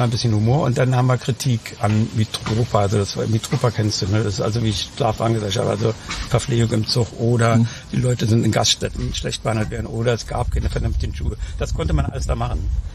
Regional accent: Berlin, Germany; accent: Berlin; Und da kam mir das sehr zugute, dass ich so Berliner habe. Die dachten, ich komme aus West-Berlin.

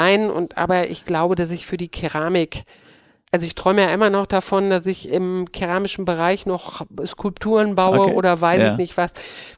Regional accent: North Rhine-Westphalia, Germany; ich komme ja aus dem Pott und bin eigentlich am Stahlwerk groß geworden

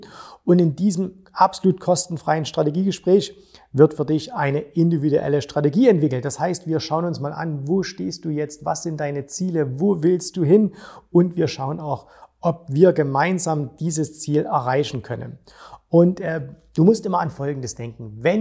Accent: Saxony, Germany; in meinem Heimatbundesland Sachsen

